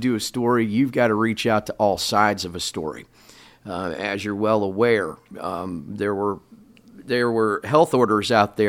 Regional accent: Mexico, Missouri, United States; I'll take a minute to brag on Mexico. Grew up here, and I grew up in Audrain County

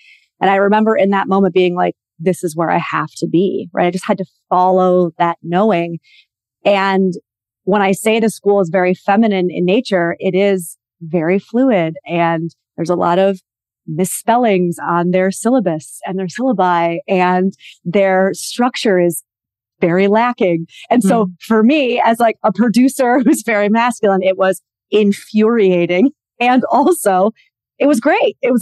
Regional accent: New York, United States; You know, I'm from the Northeast again, New York. So it's very like cold weather, blue collar, pull yourself up by your bootstraps.

